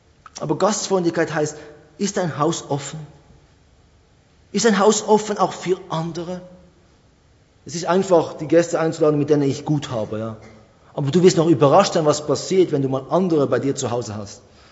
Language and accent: German; Switzerland; Vielleicht auch wir als Schweizer, wir denken, ja, wir sind Schweizer und die einen sind sogar Eidgenossen.